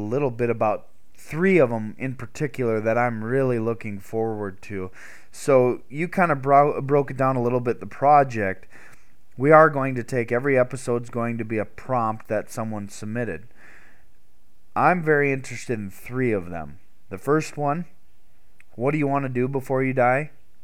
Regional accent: South Dakota, United States; I've born and raised in South Dakota. I love it and don't plan on going anywhere else.

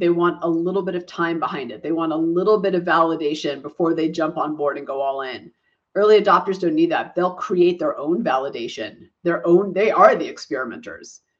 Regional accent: Israel; So I'm originally from Israel, and we eat hummus all the time.

